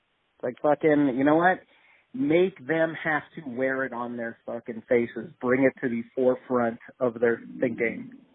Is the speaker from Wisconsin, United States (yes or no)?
no; Virginia Beach, Virginia, United States; They're from Virginia Beach. I'm from Virginia Beach, in my hometown, and you got to come check it out.